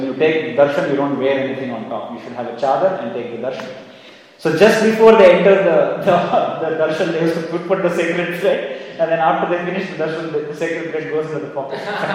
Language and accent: English; Bangalore, Karnataka, India; I know I come from Bangalore. There in South India